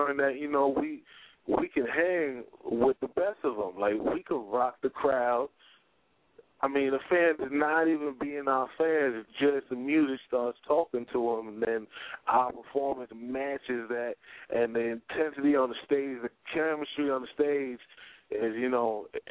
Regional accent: Brooklyn, New York, United States; Well, we from Brooklyn, New York. Me, I'm from East Flatbush.

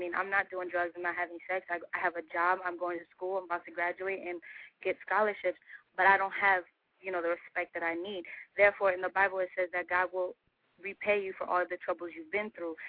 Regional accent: Atlantic City, New Jersey, United States; now in Florida, United States; I'm from Atlantic City, but I live right now in Florida.

